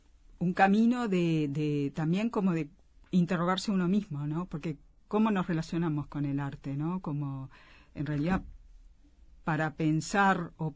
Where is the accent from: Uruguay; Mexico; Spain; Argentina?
Uruguay; Montevideo; also born or lived in Brussels; now in Rio de Janeiro, Brazil; Sí, viví unos años en Bruselas y después en Río de Janeiro, donde volví en 2018.